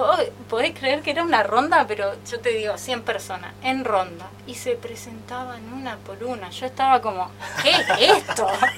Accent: Neuquén, Argentina; moved away as an adult; nací en Neuquén. Y viví hasta los 20 años a la orilla del río Neuquén, lugar que aprecio un montón y que renegué mucho de vivir en esa ciudad, pero como vivía lejos de la ciudad lo pude disfrutar un montón.

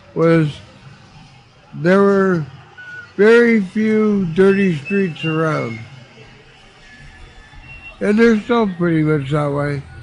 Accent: Hawaii, United States; also born or lived in Columbus, United States; Originally, I was born in Columbus, Ohio. I was raised in the 50th state, Hawaii, before it was a state.

